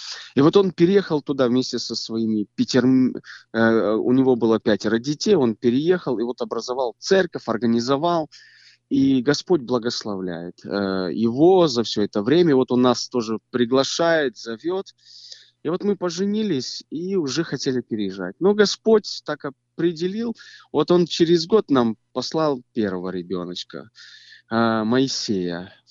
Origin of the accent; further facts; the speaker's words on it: Moldova; так как мы с родом с Молдавии